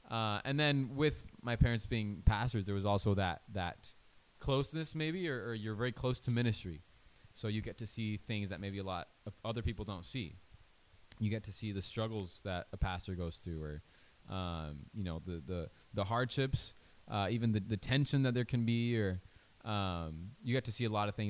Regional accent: Mexico; growing up in Mexico, I definitely saw that as well.

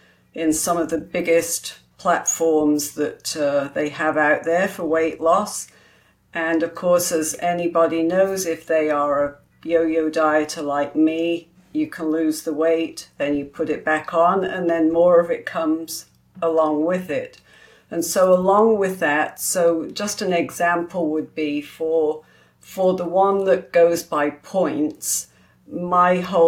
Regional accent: England, United Kingdom; now in United States; So I was born and raised in England, and so our way of living and eating was a little bit different to when I came over to the States.

